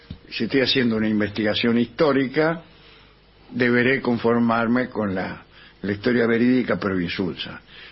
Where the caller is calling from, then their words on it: Salto, Uruguay; de Salto, Uruguay.